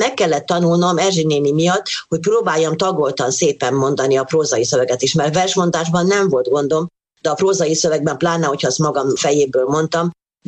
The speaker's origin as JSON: {"language": "Hungarian", "town": "Kecskemét", "region": "Bács-Kiskun", "country": "Hungary", "tie": "born or raised there", "also_born_or_lived": "Tiszakécske", "said": "Én Tiszakécsként születtem, akkor még Ókécskének hívták. Édesapám a községi tanácsnál volt jegyző, anyukám akkor nem dolgozott. Aztán Kecskemétre költöztünk"}